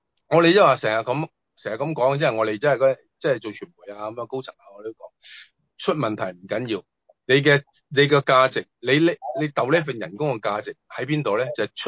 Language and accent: Cantonese; Maoming, Guangdong, China; 咁我其实我嘅家乡都系嗰边嘅。